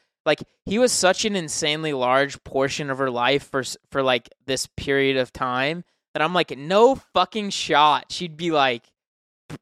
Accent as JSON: {"language": "English", "country": "United States", "said": "I guess it's because I'm American and, like, we have been taught to not, like, let bullies fuck our shit up."}